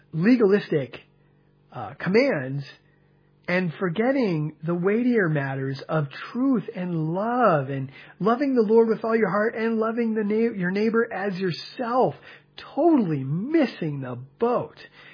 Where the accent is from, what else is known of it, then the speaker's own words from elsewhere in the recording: United States; born there; that I was born in America, I know English